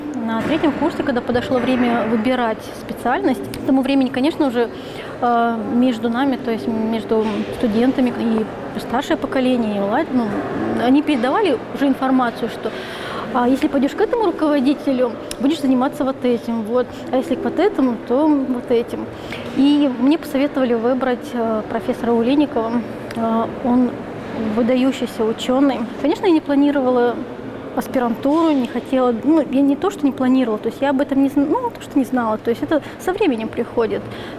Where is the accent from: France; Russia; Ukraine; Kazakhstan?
Kazakhstan; born there; Я родилась в Казахстане, в небольшом поселке